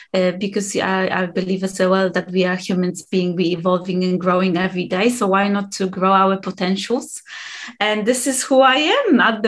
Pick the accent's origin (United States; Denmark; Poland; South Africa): Poland; now in United Kingdom; So I'm based in UK. I'm from Poland. That's original background. However, I've got German DNA, I've got Russian DNA, I've got Jewish DNA